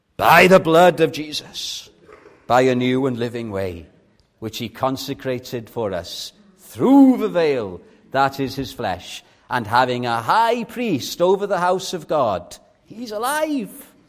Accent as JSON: {"language": "English", "region": "Wales", "country": "United Kingdom", "said": "Maybe as Welsh people, we tend to equate saying to the Lord how bad things are to great spirituality."}